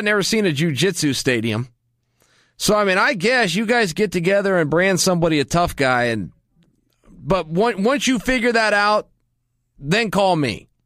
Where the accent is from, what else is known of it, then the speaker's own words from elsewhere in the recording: United States; I could tell you, I grew up in America, so maybe it's different in other places.